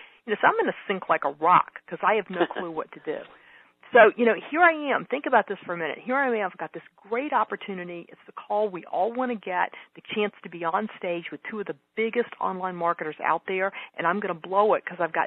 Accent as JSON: {"language": "English", "region": "North Carolina", "country": "United States", "tie": "born or raised there", "said": "where I grew up is actually a town of 200 in North Carolina in a county of 9,000."}